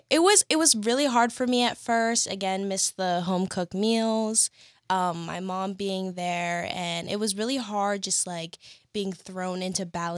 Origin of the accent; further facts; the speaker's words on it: Acworth, Georgia, United States; I'm from Acworth, Georgia. I'm a sophomore psychology major at Spelman College.